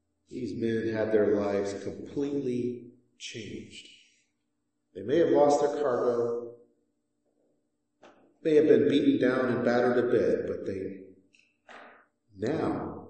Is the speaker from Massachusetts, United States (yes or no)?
no; Texas, United States; I come from Texas, and there was a slogan that said, don't mess with Texas.